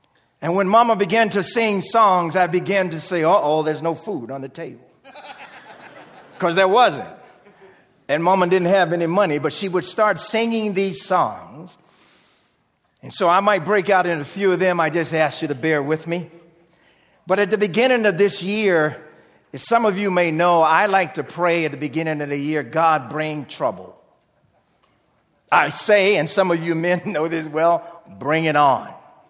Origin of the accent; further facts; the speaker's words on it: Newport News, Virginia, United States; when I grew up in Virginia and Newport News. And we call that the South, but we don't call it the Deep South.